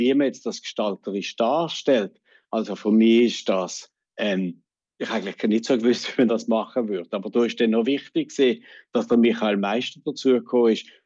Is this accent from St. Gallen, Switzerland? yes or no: no; Basel, Basel-Stadt, Switzerland; Also ich bin 1961 geboren. Ich bin in Basel aufgewachsen, in Basel zur Schule gegangen.